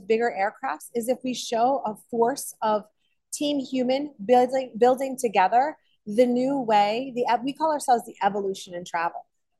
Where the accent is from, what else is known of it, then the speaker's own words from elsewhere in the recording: New Jersey, United States; now in Florida, United States; I am originally from New Jersey. I'm in the beautiful sunny state of Florida now. My family and I have relocated.